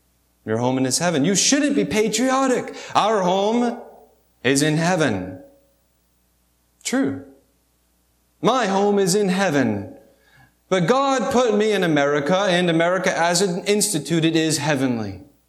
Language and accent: English; United States; that's why we say, I'm an American, I uphold liberty